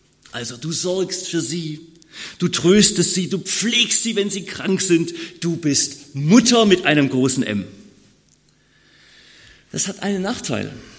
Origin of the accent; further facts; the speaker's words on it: Baden-Württemberg, Germany; da wo ich herkomme aus Schwaben, da schaffen Männer, die schaffen, man schafft